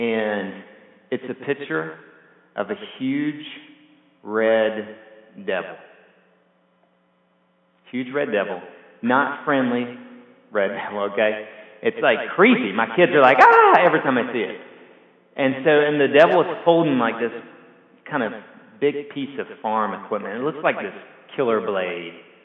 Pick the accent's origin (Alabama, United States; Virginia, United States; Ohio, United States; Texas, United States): Alabama, United States; And so growing up in Alabama, at some point you're going to end up on I-65.